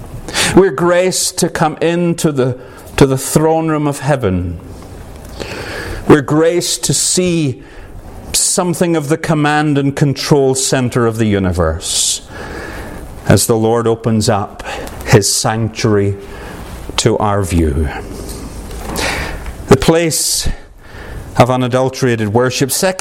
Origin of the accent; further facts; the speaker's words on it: Northern Ireland, United Kingdom; I come from Northern Ireland.